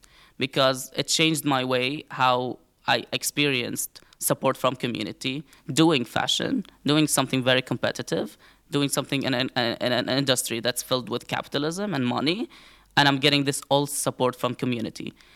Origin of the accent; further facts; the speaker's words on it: Palestine; English is a second language; when I tell people like, oh yeah, I'm from Palestine